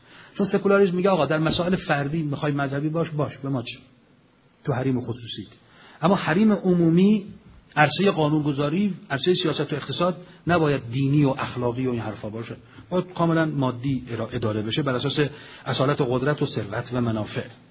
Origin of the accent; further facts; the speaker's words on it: Iran; ما هم ایرانیم، افتخار کنیم